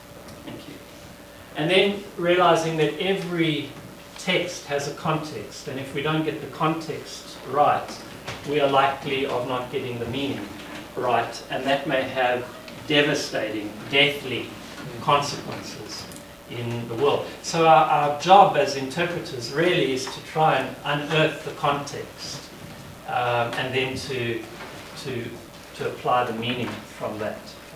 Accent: South Africa; I'm from South Africa

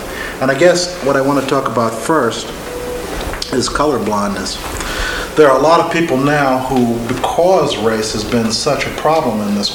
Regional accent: Newark, New Jersey, United States; I grew up in the Northeast, in Newark, New Jersey. On my block where I grew up, we had some African Americans from the South in the house next door to us.

